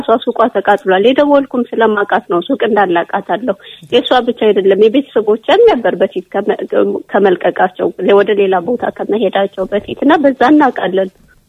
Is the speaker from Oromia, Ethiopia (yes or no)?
no; Gondar, Amhara, Ethiopia; እኔ ያው ጎንደር ተወልጄ ያደኩበት ነው። ቤተሰቦቼም ጓደኞች ዘመዶች ሁሉም የሚኖሩበት ነው።